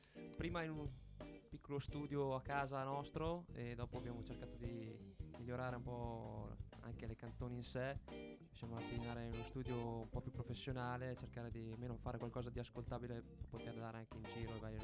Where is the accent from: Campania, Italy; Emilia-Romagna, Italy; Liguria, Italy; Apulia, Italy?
Emilia-Romagna, Italy; Luzzara; un abbreviativo di un nomignolo, diciamo così, di Luzzara, mio paese d'origine.